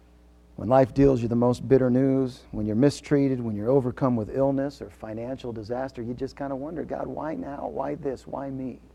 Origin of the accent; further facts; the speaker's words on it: Washington, United States; I've watched several places where I grew up in Washington where a guy, you know, on a whim decided he's going to build a shed